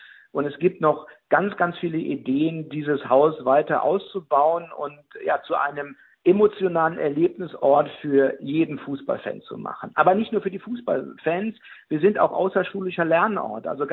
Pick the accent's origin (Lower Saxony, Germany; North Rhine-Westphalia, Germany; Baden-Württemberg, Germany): North Rhine-Westphalia, Germany; Ich bin hier im Revier aufgewachsen. Ich bin mit dem FC Schalke 04 sozialisiert worden.